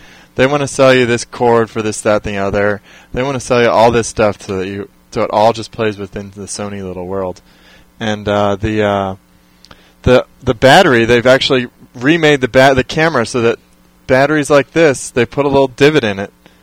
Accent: Bellevue, Washington, United States; I grew up in Bellevue.

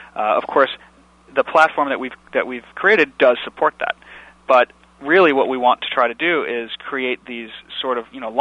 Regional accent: New Jersey, United States; accent: Jersey; now in Los Angeles, United States; No, I'm actually from New Jersey.

